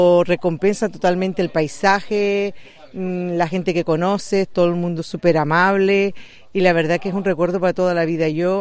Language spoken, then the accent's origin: Spanish; Las Palmas, Canary Islands, Spain; Venimos de Gran Canaria, de Las Palmas.